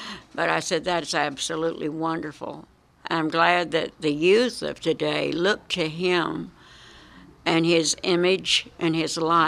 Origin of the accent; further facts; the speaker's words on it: Dias, Arkansas, United States; I grew up at the home in Dias. I was born in the Dias Hospital, for goodness sakes.